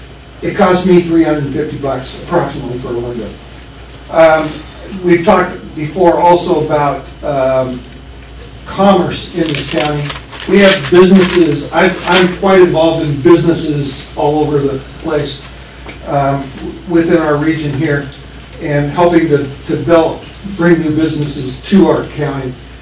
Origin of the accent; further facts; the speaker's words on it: Dallas, Texas, United States; I'm from Dallas.